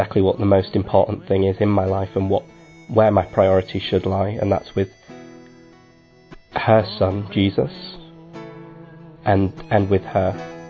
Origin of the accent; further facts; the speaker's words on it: England, United Kingdom; Hello there … I'm from England. I recently turned 20 years old.